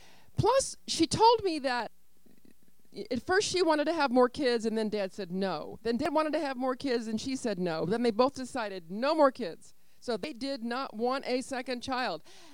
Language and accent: English; Richmond, Virginia, United States; I grew up in Richmond, Virginia. Both of my parents were Jewish. They were holiday Jews.